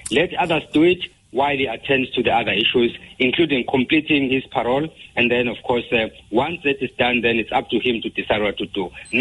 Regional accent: KwaZulu-Natal, South Africa; they are not saying that because we are from KwaZulu-Natal, we are only concerned about our own people.

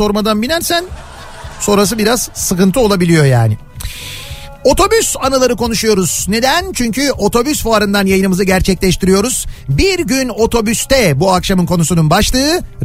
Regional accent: Nurhak, Kahramanmaraş, Turkey; now in Istanbul, Turkey; 2014 senesi memleketim Nurhak Kahramanmaraş'a gittim, bayram tatili.

